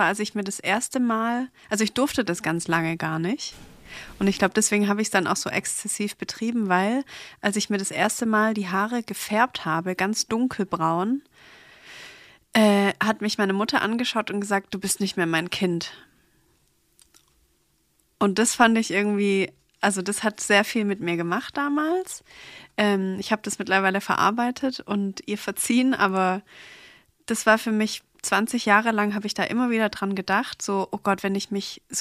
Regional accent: Stuttgart, Baden-Württemberg, Germany; ich komme aus Stuttgart.

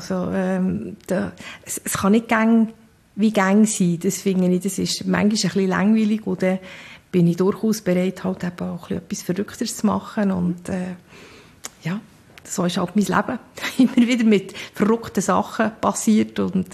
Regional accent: Bern, Switzerland; Ich bin in Bern aufgewachsen.

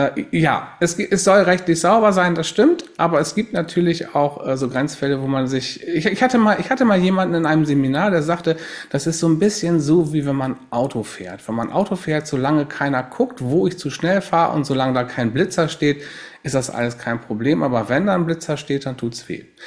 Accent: Bremerhaven, Bremen, Germany; born there; Komm gebürtig aus Bremerhaven

